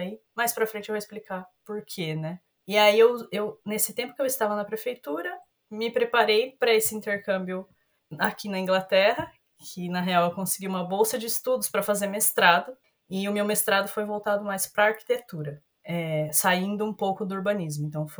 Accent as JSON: {"language": "Portuguese", "town": "Bauru", "region": "São Paulo", "country": "Brazil", "tie": "born or raised there", "said": "de onde eu vim de Bauru, do interior de São Paulo. Nasci, cresci lá, estudei. Me formei, fiz faculdade tudo lá, de arquitetura."}